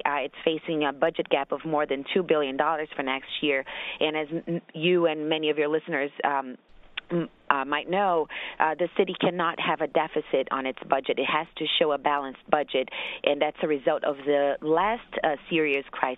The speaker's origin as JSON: {"language": "English", "country": "Brazil", "said": "I am originally from another country. I'm from Brazil, and my parents are here"}